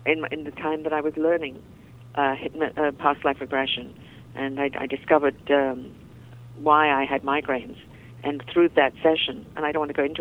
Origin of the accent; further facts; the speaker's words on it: England, United Kingdom; I grew up in England, and growing up in England, we are always surrounded by ghosts and fairies, and we believe in it.